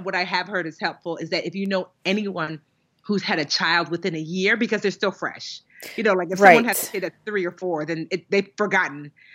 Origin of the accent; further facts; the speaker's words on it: Nigeria; I mean, as much as a Nigerian child can be a troublemaker because, you know, there's only but so much that your parents will allow.